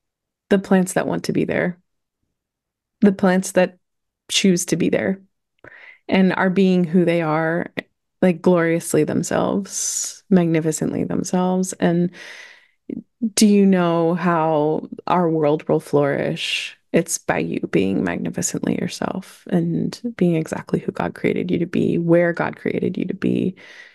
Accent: Northeast, United States; I am from the Northeast. I love the Northeast. I bloom in the Northeast.

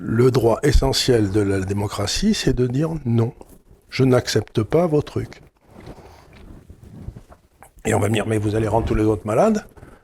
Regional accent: France; On est des Français et on vous emmerde.

